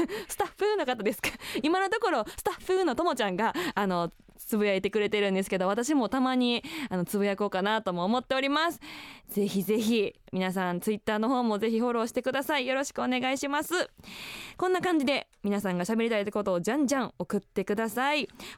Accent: Osaka, Japan; now in Sendai, Japan; 私が大阪府出身、仙台在住のシンガーソングライター、

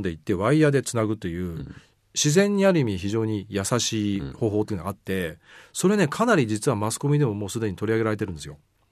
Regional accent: Kamakura, Kanagawa, Japan; ちょっと実はうちの実家、鎌倉なんですが

